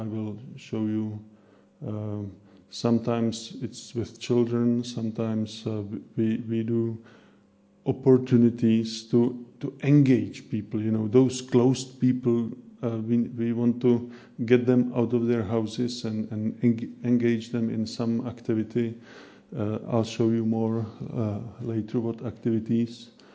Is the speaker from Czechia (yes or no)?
yes; Nové Město nad Metují, Hradec Králové Region, Czechia; English is a second language; This is Prague, but I'm not from Prague. I'm from this little place where the mark is. This place is called Nové Město nad Metují. You don't need to bother with pronunciation. It's a small, relatively small town.